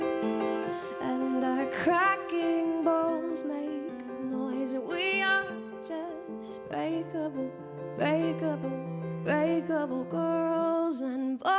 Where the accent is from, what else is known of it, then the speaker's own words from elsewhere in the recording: Staten Island, New York, United States; it's just kind of the exact opposite of Staten Island. So I wrote this song. I was sort of hating on my hometown